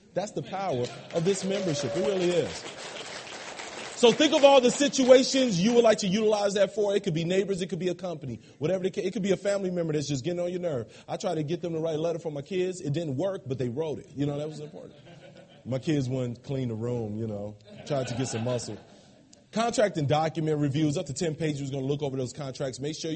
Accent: Chicago, Illinois, United States; now in Arizona, United States; I am from Arizona, but I'm originally from Chicago.

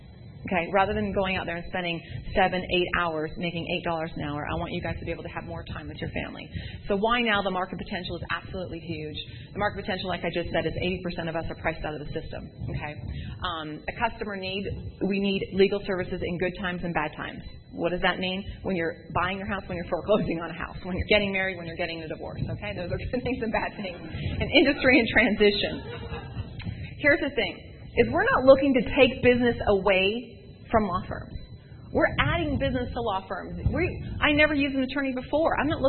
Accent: Canada; Now, as a Canadian, when I first heard about this, I was like

